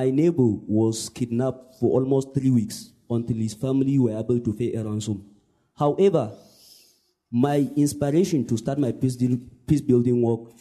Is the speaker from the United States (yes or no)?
no; Yobe, Nigeria; I am from Yobe State in northeastern Nigeria.